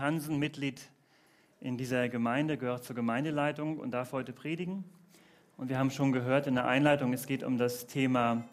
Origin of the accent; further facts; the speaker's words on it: Hamburg, Germany; wie man das so macht als Hamburger